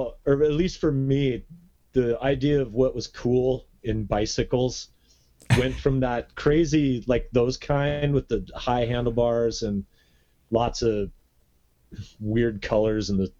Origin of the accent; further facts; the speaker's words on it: Yelm, Washington, United States; also born or lived in California; I was born in California. We moved up here when I was like 3. And we moved directly to Yelm. So all my experience was Yelm centered